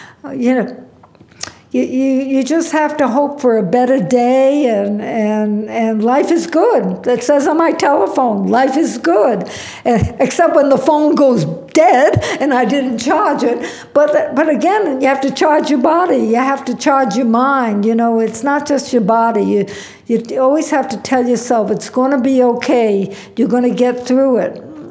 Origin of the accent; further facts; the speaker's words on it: Providence, Rhode Island, United States; When I grew up in Providence, Rhode Island, the Bonham and Bailey Circus would come down the street with the elephants and the tigers